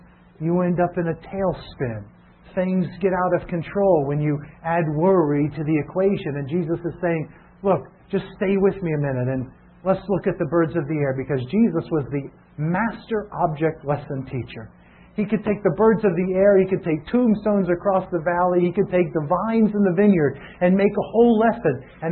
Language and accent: English; the South, United States; I don't even like Domino's Pizza. I'm from the South. I used to love Domino's Pizza until I moved here and you ruined me.